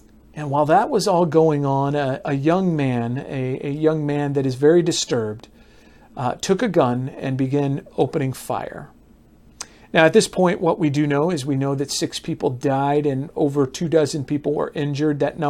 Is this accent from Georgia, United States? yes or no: no; Chicago, Illinois, United States; actually in my hometown, there in Chicago, Illinois, actually just north of Chicago, place called Highland Park. You know, I grew up not too far from Highland Park.